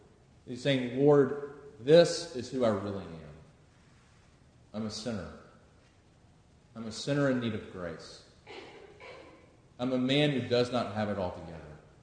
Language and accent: English; Sumter, South Carolina, United States; also born or lived in Statesboro, Georgia; I grew up in Sumter, South Carolina, so moving back to Columbia was basically like moving home.